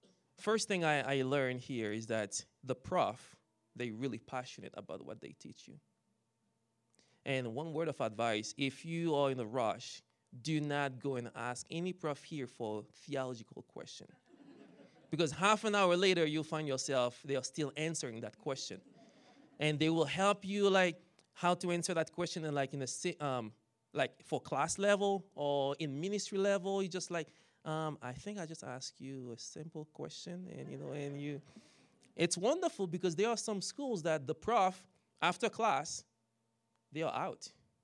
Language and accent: English; Haiti; now in Canada; So what happened when I came from Haiti, my friend picked me up in Toronto, and I spent a few months in Toronto, and I flew to Winnipeg